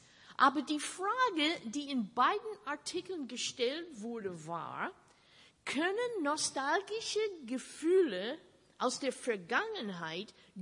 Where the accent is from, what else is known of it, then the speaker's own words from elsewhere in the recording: Minnesota, United States; wie ich aufgewachsen bin in Minnesota in den 50er Jahren, in die Sonntagsschule dort